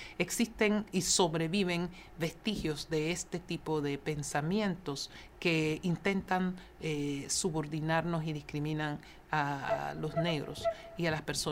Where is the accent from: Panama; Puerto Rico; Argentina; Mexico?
Panama; tenía el deber de luchar y servir para la defensa de los derechos de la población, de la sociedad panameña